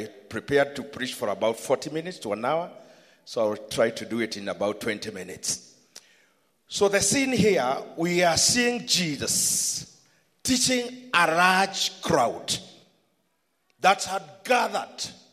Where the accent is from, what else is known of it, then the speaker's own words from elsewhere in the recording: Central, Kenya; I came from Mount Kenya, went to Eastern, then back to Central, then to Eastern again, 8 years. Then I went to Nakuru, 6 years. Then I came here in Nairobi